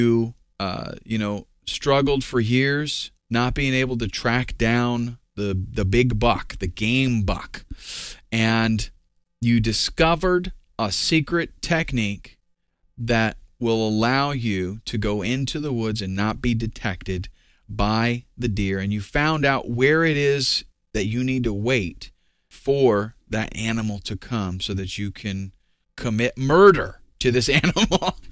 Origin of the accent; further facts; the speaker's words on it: the South, United States; but I'm from the South, and I can't make myself do it. So I say niche.